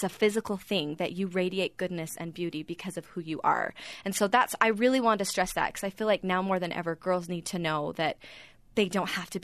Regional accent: Bountiful, Utah, United States; And growing up in Bountiful, Utah, I thought, yeah, right. You know, all my friends are Mormon.

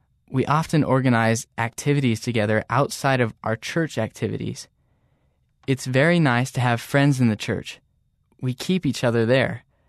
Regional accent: Netherlands; I'm 16 years old, and I'm from the Netherlands.

